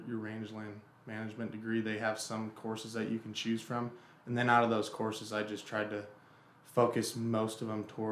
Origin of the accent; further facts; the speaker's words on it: Oregon, United States; So I grew up in Western Oregon, and then I went to school at Oregon State